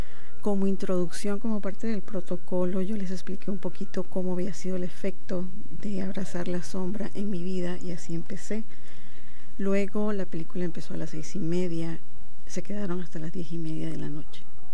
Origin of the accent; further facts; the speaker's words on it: Venezuela; now in San Diego, United States; soy de Venezuela, pero tengo 27 años aquí en San Diego, entonces tengo más tiempo aquí que en Venezuela.